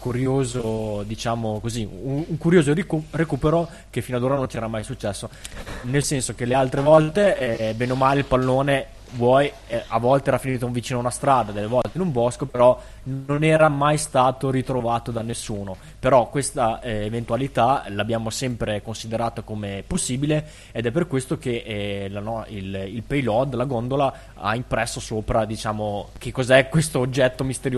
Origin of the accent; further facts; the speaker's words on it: Emilia-Romagna, Italy